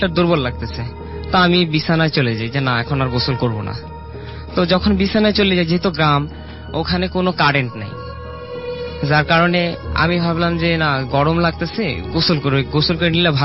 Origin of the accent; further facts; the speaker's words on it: Dhaka, Dhaka Division, Bangladesh; আমি মিরপুর এক থেকে এসেছি।